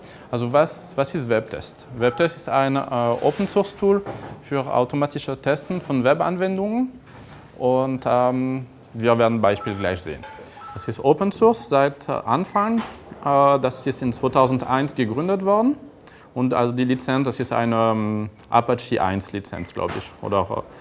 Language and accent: German; France; German is a second language; now in Germany; So, wie ich das nicht verstecken kann, bin ich Franzose. Ich arbeite aber in Deutschland, ich wohne in der Nähe von Bonn.